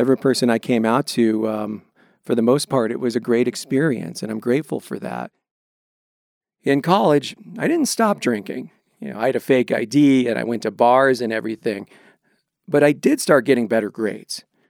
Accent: Longmont, Colorado, United States; I grew up in Longmont, Colorado, and I have a loving family, a large Latino household, parents who loved me unconditionally

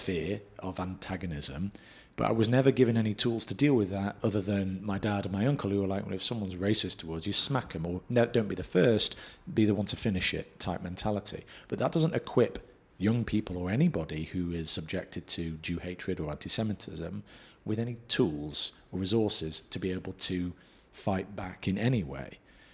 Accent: Manchester, North West England, United Kingdom; So growing up in a similar regard, even though I grew up in Manchester, an avid hater of football, I grew up with this pride around being a Jew, culturally and to some extent religiously, until that went away. I wouldn't say I'm an atheist, I'm more agnostic

